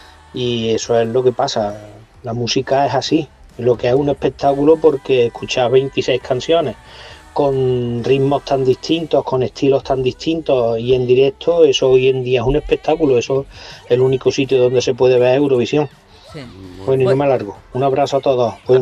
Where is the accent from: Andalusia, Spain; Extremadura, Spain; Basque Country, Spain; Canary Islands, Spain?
Andalusia, Spain; Córdoba; lo que nos gusta aquí en el sur, aquí a los españoles